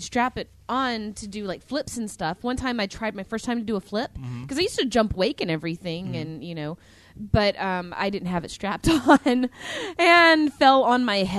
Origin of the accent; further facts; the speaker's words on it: Dothan, Alabama, United States; born there; I didn't grow up there. I was born in Dothan, Alabama.